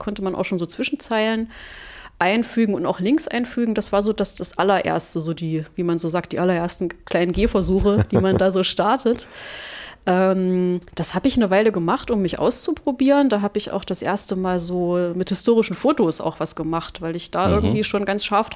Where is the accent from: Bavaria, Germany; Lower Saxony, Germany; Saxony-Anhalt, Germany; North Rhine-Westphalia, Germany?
Saxony-Anhalt, Germany; Halle; now in Erfurt, Germany; Nee, da habe ich in Erfurt schon gewohnt, bin aber zum Praktikum dann in Halle, meiner Heimatstadt.